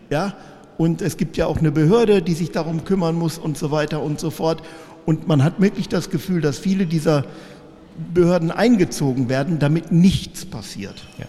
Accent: Bielefeld, North Rhine-Westphalia, Germany; Also ich bin in Bielefeld groß geworden.

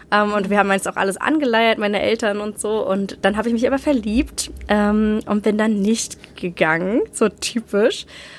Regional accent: Lapland, Sweden; Genau, das bin ich aus Lappland.

